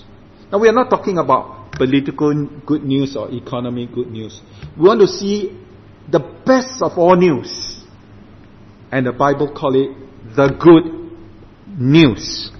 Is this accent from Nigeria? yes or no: no; Singapore; By the way, I'm from Singapore, so pardon me when I talk about Singapore.